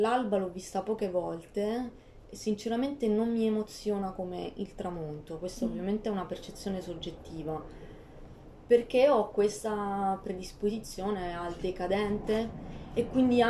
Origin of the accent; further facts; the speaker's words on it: Pescara, Abruzzo, Italy; Parto da una luce che è quella di Pescara, ma per poi ricercare visioni che mi allontanano da quella che è la mia città, la mia terra d'origine.